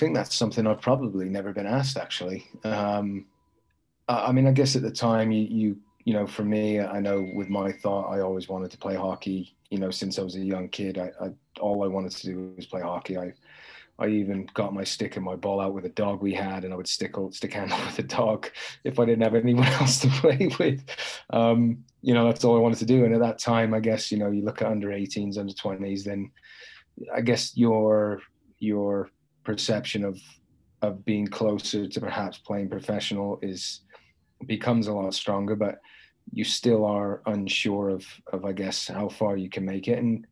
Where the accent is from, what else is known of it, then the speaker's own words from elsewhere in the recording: Worcester, West Midlands, United Kingdom; And my hometown in England is Worcester. So it's not far from Coventry